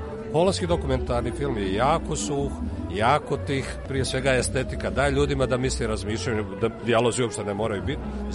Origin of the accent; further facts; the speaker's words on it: Sarajevo, Federation of Bosnia and Herzegovina, Bosnia & Herzegovina; born there; Rođen sam u Sarajevu 1963.